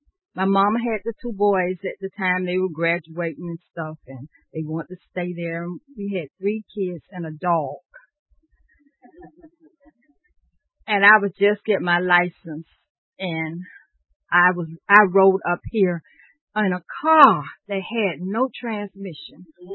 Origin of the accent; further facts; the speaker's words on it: Miami, Florida, United States; I started out, I was born and raised in Miami.